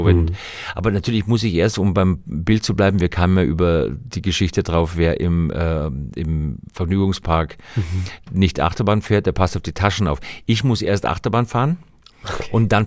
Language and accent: German; Austria; Ich bin Österreicher